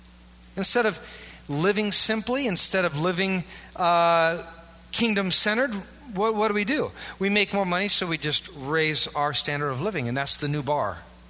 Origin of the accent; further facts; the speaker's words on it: United States; I'm specially anointed because I'm white and from America.